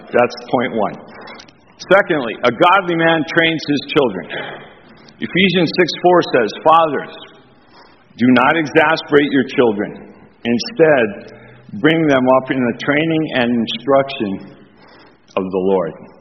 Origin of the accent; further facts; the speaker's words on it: Michigan, United States; I remember growing up in Upper Michigan where there was hundreds of inches of snow every year.